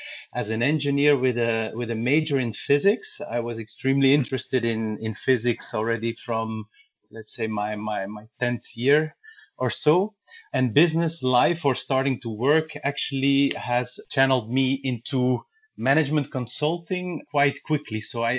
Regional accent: Flanders, Belgium; English is a second language; So the biggest two are Dutch and French, and then we have a small part of the country speaking German. I'm from the Dutch-speaking part.

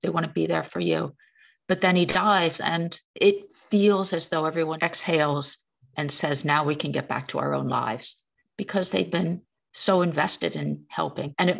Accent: Pennsylvania, United States; I am. I was born outside Philadelphia.

